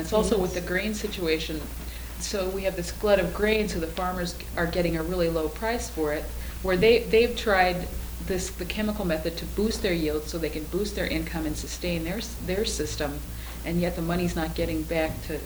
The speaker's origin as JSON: {"language": "English", "region": "Nebraska", "country": "United States", "tie": "born or raised there", "said": "I grew up in Nebraska, and there's a really extreme groundwater contamination problem happening there now"}